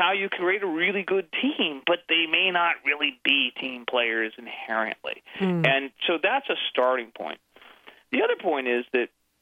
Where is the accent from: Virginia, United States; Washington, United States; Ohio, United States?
Washington, United States; now in San Francisco, United States; growing up in the Northwest. My dad was a volunteer, and he helped run one of the soccer clubs in Seattle.